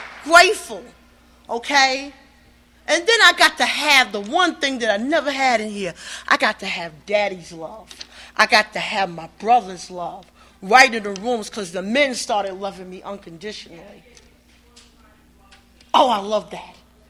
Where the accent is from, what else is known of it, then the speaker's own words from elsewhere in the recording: New York, United States; also born or lived in North Carolina; now in Randaman, United States; I was born in North Carolina but raised in New York. Ask me why God put me back in North Carolina in a little town called Randaman that rolls up at 7 o'clock p.m.